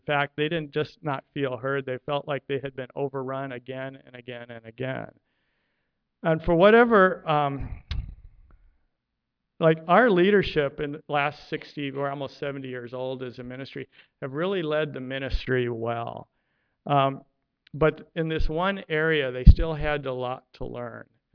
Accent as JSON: {"language": "English", "town": "Detroit", "region": "Michigan", "country": "United States", "said": "But this song by … was really big in Detroit. I'm from Motown."}